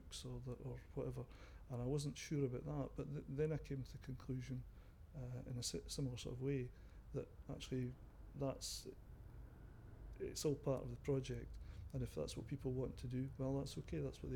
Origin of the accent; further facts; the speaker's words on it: Killin, Scotland, United Kingdom; I'm 54 and I'm from Killin, which is in Perthshire in Scotland.